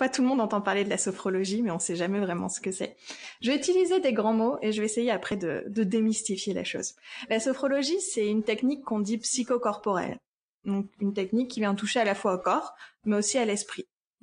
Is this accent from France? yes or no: yes; Lille, Hauts-de-France, France; Du coup, je vous parle de chez moi. Je viens de Lille.